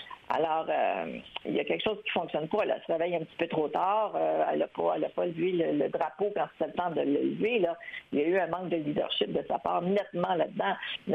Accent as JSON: {"language": "French", "town": "Montreal", "region": "Quebec", "country": "Canada", "tie": "born or raised there", "said": "moi, j'ai 60 ans et j'ai toujours vécu à Montréal-Nord. Je suis une native de Montréal-Nord avec un papa impliqué en politique"}